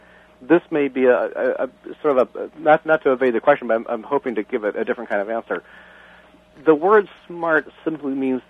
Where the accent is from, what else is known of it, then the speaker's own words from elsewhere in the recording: Washington, United States; I grew up in the Pacific Northwest. I had the privilege of taking a bus, like 2 hours a drive from where I was living. I lived in an area that's kind of mostly farming and that kind of thing, and drove into Seattle